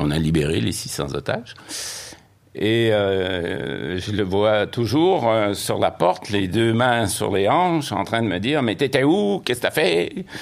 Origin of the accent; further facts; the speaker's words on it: Quebec, Canada; born there; Je suis né au Québec.